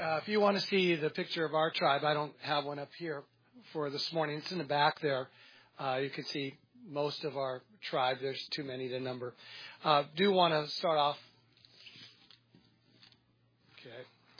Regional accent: United States

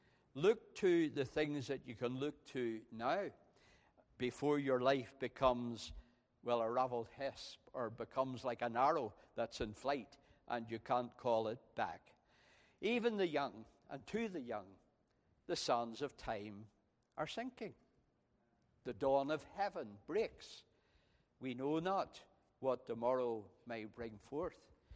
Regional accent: Ireland; and of course he was a Scot, and even as an Irishman, I had to look in to see exactly what was meant by a raveled hisp.

